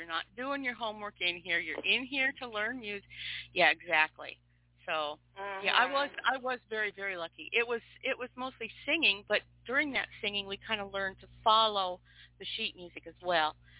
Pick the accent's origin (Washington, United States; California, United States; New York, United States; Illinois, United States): Washington, United States; Spokane; Well, I didn't move to the country until I got married. I grew up in Spokane, Washington, and we had a school system there.